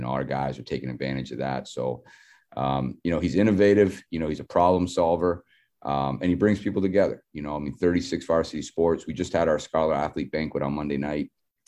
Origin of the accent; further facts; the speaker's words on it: Maine, United States; And it's not something I grew up with in New England and Maine.